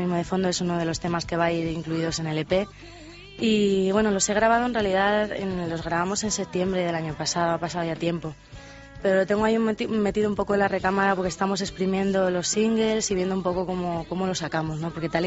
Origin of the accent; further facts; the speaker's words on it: Pinto, Community of Madrid, Spain; Bueno, soy de Madrid, de, para ser exactos, de Pinto, ¿no?